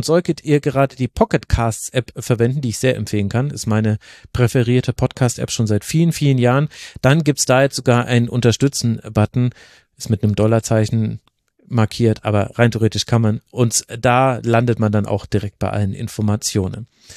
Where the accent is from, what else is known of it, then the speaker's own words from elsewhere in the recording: West Germany, Germany; es hat mir nochmal als Wessi geholfen, noch einmal neu zu verstehen, wie die Stasi damals gewirkt hat.